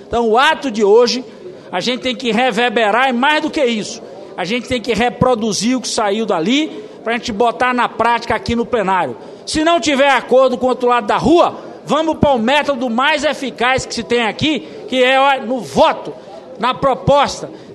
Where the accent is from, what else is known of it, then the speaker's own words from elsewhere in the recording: Bahia, Brazil; e é da minha região, portanto, sofre assim como nós, baianos.